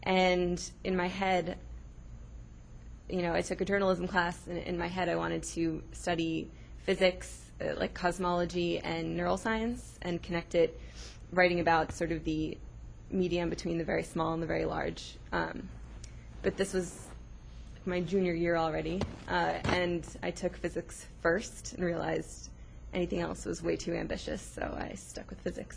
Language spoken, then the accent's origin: English; New York, United States; I'm from New York in the U.S., and I was terrible at math all throughout high school.